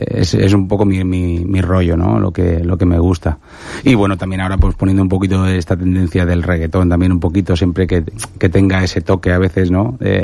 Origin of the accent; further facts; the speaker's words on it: Altea, Valencian Community, Spain; Yo soy de Altea, sí, sí. Tengo raíces granaínas.